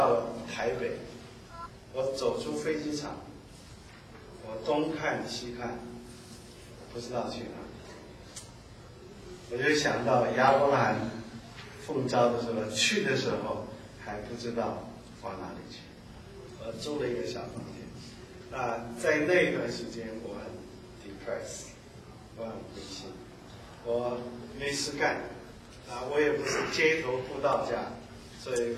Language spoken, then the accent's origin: Chinese; Seoul, South Korea; 读完了以后就毅然决然回到我的老家，就是汉城。